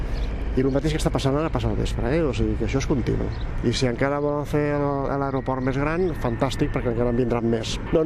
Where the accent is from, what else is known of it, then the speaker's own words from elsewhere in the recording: Barcelona, Catalonia, Spain; Perquè jo soc del barri de Sants, de Barcelona